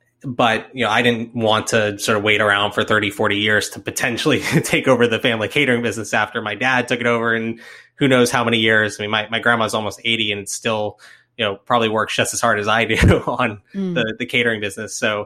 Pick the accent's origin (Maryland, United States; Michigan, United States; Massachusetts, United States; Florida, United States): Florida, United States; now in Atlanta, United States; I am from Florida originally. I live in Atlanta, where you live as well